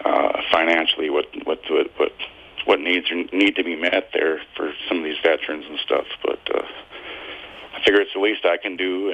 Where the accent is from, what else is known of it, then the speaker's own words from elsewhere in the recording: Thief River Falls, Minnesota, United States; also born or lived in Red Lake; some of them are from my hometown of Thief River Falls, which that's not my birthplace. My birthplace is Red Lake, Minnesota. Some of y'all don't know, I am native.